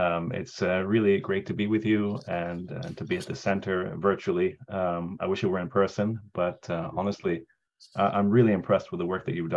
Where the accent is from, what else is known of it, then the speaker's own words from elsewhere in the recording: Lebanon; I grew up in Lebanon during the war and the civil war in Lebanon.